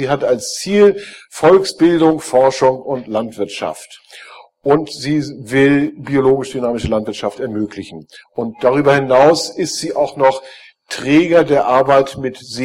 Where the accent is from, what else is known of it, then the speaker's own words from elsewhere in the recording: Hamburg, Germany; Ich komme nicht vom Buschberghof, sondern ich komme aus Hamburg. Der Buschberghof liegt 35 Kilometer östlich von Hamburg und ich wohne in Hamburg und bin dort Esser.